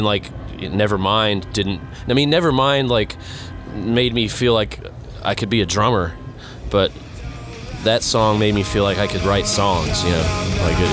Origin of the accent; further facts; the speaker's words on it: Beaumont, Texas, United States; I grew up in Beaumont, Texas, and I mean, you didn't have, like, any music scene